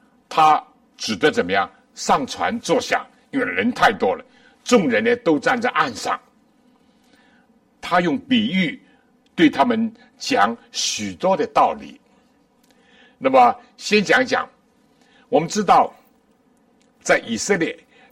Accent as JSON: {"language": "Chinese", "country": "China", "said": "我们中国人有一句话说，春种一粒粟，秋收万颗子。"}